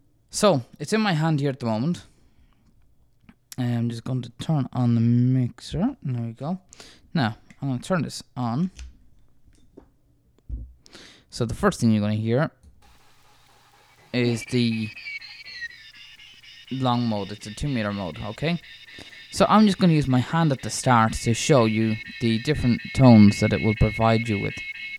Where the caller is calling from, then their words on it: Ireland; I'm recording from Ireland.